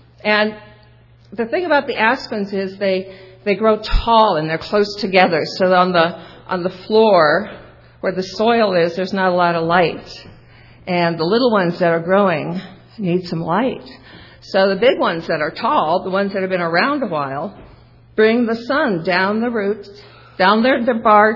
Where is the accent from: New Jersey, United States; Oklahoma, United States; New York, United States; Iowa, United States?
Iowa, United States; I love nature. I grew up in Iowa